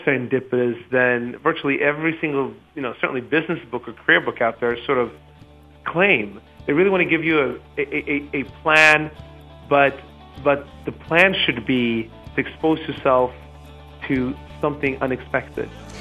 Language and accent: English; Sweden; moved away as an adult; now in United States; My mother is African American and Cherokee. My dad is Swedish. I grew up in Sweden, and then I came over here to study in college